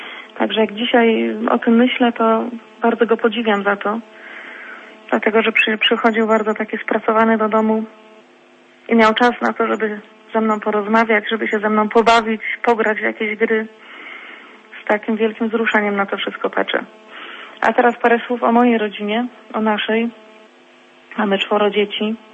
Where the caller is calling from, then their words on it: Wolsztyn, Greater Poland Voivodeship, Poland; Jestem tutaj z okolic Wolsztyna.